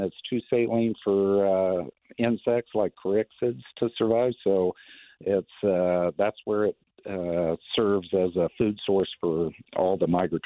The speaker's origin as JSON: {"language": "English", "region": "Kansas", "country": "United States", "said": "I'm originally from Kansas, so I didn't even know what a brine shrimp was."}